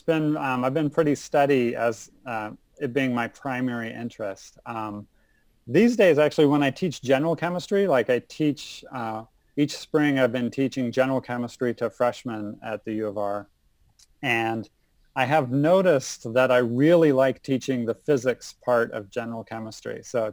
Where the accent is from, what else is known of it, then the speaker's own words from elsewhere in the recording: Denver, Colorado, United States; also born or lived in Connecticut; I grew up in Denver, Colorado originally, and then I moved around quite a bit.